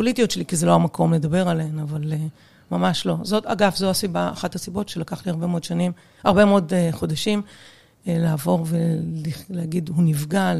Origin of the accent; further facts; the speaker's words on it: Kiryat Ono, Central District, Israel; גדלנו באזור קריית אונו, קריית קרניצי.